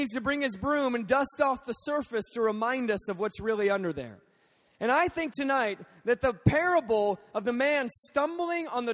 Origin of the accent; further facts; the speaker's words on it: Alaska, United States; now in Lancaster, United States; And man, I'm from Alaska. We have real winters.